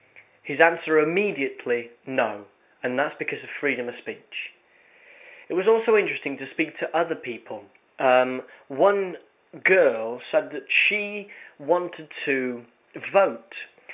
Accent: United Kingdom; It seems really quite strange, but actually, as a British person, I feel quite empowered to do that.

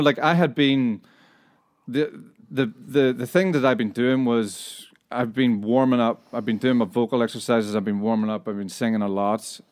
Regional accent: Northern Ireland, United Kingdom; But you know, we're a Northern Irish band for sure.

